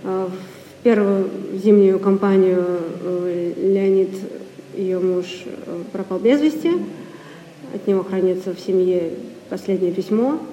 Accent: Kronstadt, Saint Petersburg, Russia; also born or lived in Leningrad; Я родилась в Ленинграде, но считаю себя коренной кронштадткой, потому что являюсь кронштадткой как минимум в четвертом поколении.

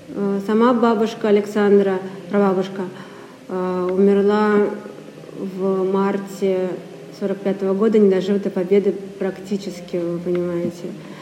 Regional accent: Kronstadt, Saint Petersburg, Russia; also born or lived in Leningrad; Я родилась в Ленинграде, но считаю себя коренной кронштадткой, потому что являюсь кронштадткой как минимум в четвертом поколении.

